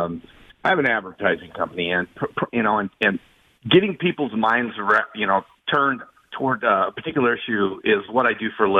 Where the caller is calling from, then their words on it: Flagler Beach, Florida, United States; Flagler Beach, Florida, just north of Daytona Beach.